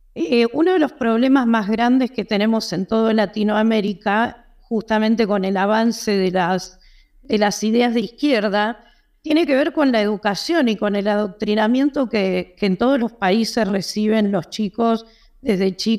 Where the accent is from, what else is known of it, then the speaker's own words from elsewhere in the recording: Argentina; yo soy argentina, se habrá dado cuenta por mi acento.